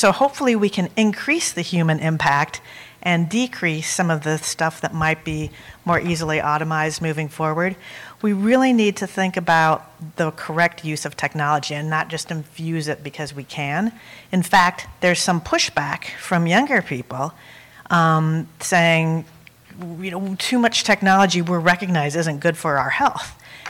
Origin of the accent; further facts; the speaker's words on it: Minnesota, United States; I'm from Minnesota.